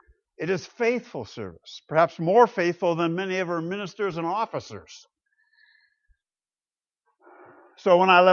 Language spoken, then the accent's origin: English; Grand Rapids, Michigan, United States; Whenever I go back to my hometown, Grand Rapids, Michigan, I visit my childhood church, Aberdeen Reformed Church.